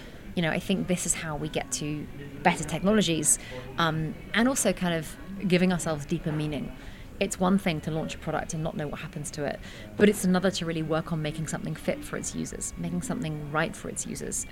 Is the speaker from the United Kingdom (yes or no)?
yes; London, United Kingdom; So I obviously am a Londoner, or like I'm British, but I'm also from London, and I've been working a lot in Silicon Valley for the last 10 years.